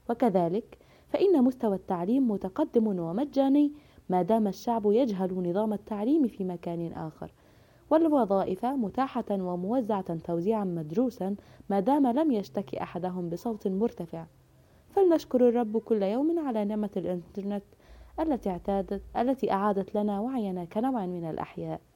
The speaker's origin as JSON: {"language": "Arabic", "country": "Egypt", "said": "على تأقلم العقل البشري مع حياتنا كمصريين بشكل خاص"}